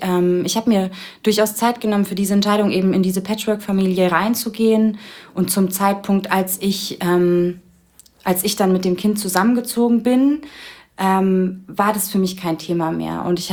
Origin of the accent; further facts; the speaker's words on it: Bavaria, Germany; ich bin im Landkreis München, also schon ein bisschen ländlicher groß geworden